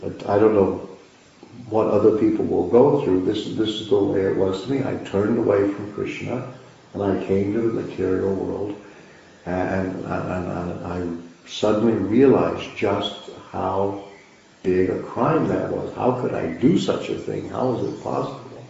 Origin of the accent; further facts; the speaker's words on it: United States; If I was important, because I'm an American and all this stuff.